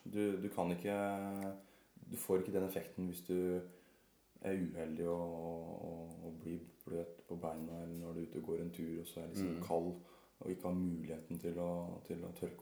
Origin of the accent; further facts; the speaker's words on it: England, United Kingdom; Ja, jeg har vokst opp på England, og bader mest I elver og innsjøer og sånne ting.